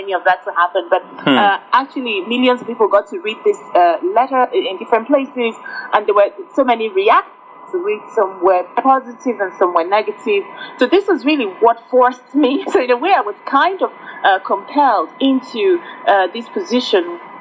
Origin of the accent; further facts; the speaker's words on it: Nigeria; moved away as an adult; now in United Kingdom; I'd say I was born and raised in Nigeria. In fact, I lived in Nigeria until I was in my mid-20s. So, I lived up to adulthood in my own country.